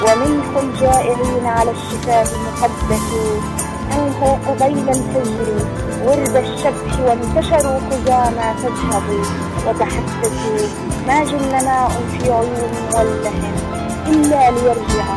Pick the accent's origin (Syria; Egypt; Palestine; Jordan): Palestine; لذلك أنا كتابة فلسطيني